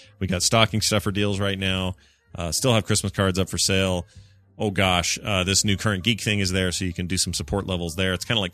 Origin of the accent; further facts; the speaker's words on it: Tujunga, California, United States; I grew up in Sundland, Tahunga area, and winced when you mispronounced it.